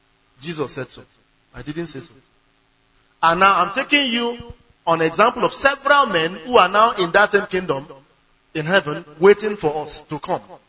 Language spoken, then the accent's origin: English; Ogun, Nigeria; I came from Ogun State.